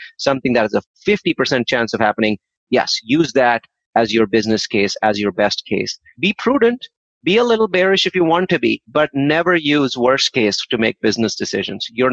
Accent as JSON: {"language": "English", "country": "India", "lives_now": "United States", "said": "I came here from India and I'm always amazed when I compare the two countries."}